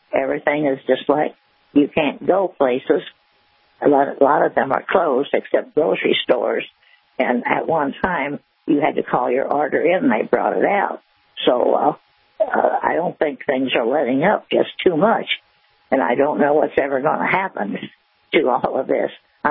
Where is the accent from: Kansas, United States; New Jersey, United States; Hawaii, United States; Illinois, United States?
Illinois, United States; Evansville; I'm from Evansville, Illinois, north of Chester.